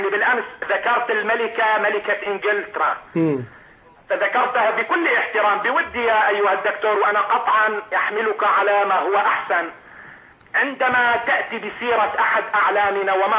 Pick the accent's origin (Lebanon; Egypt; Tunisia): Lebanon; Baalbek, Baalbek-Hermel; أنا من لبنان من بعلبك